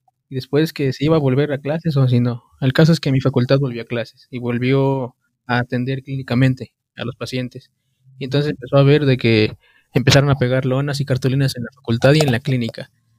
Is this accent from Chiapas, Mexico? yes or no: no; Zacapoaxtla, Puebla, Mexico; no, pues soy de Zacapuaxla. Ah, por Cuetzalan.